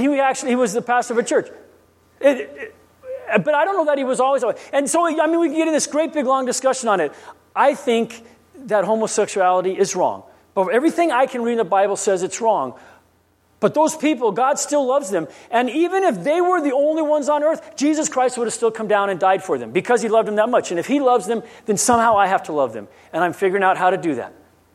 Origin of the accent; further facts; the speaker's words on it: Guam; Because where I grew up on Guam, we could care less about that stuff.